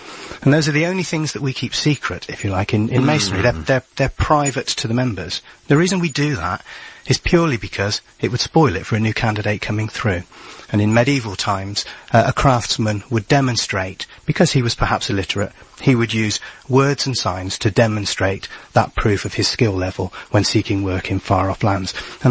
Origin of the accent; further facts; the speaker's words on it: South West England, United Kingdom; I grew up in Butterough, near Stroud.